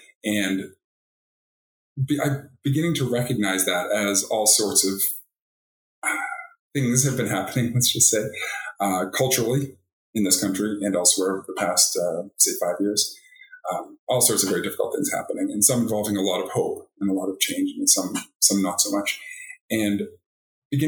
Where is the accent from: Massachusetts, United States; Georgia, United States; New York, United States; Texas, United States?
Massachusetts, United States; Boston; now in Oregon, United States; I'm from the East Coast, from Boston. And until I moved to Oregon about 10 years ago